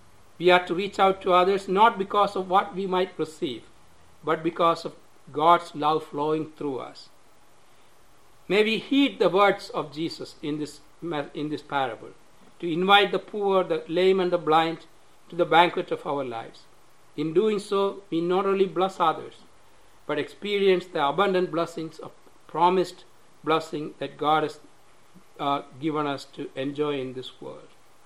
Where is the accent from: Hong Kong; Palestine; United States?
Hong Kong; moved away as an adult; Because I came here from Hong Kong, in China, part of China, by myself. And I don't have anybody here. I came as a student.